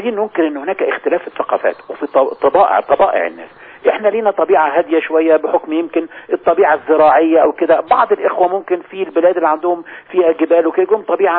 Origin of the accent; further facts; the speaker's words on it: Egypt; فقالوا أنت مصري؟ قلت لهم أيوة أنا مصري.